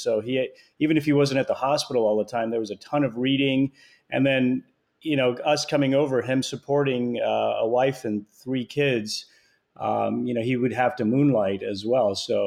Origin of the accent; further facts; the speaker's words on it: United States; growing up, as an Indian kid, in America in the 80s